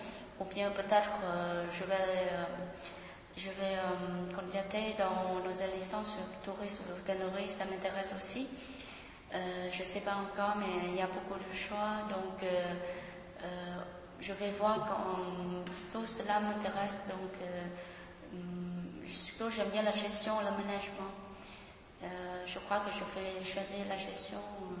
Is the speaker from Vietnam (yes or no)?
yes; Vietnam; French is a second language; now in France; je suis une Vietnamienne qui fait mes études en France. Ça fait un an et plus.